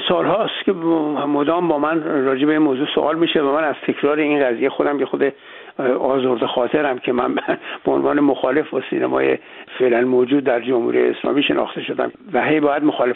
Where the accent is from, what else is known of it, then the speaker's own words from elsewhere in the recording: Iran; moved away; میخواستم وضعیت خودمونو که ما از ایران اومدیم توضیح بدم